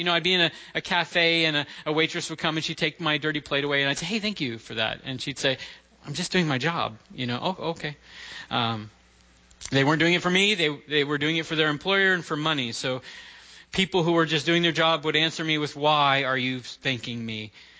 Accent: United States; And so as an American and wanting to be kind of a grateful one, I would just say thank you to people all day long, you know.

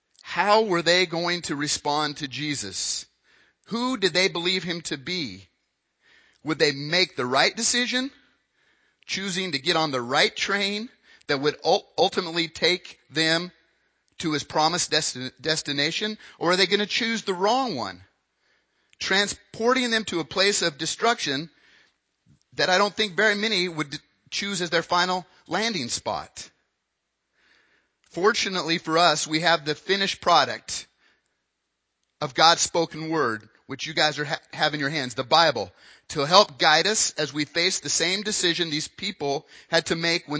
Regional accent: Wyoming, United States; if you were born and raised in Wyoming in a town of about 10,000 people, that was scary.

